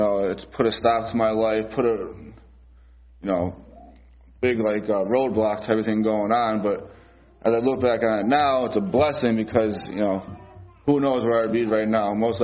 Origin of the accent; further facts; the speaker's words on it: Scranton, Pennsylvania, United States; So I'm from Scranton, PA, Northeast PA. I'm 27 years old, just turned 27 on Friday, and I guess this will be my testimony. I grew up in Scranton, a Catholic family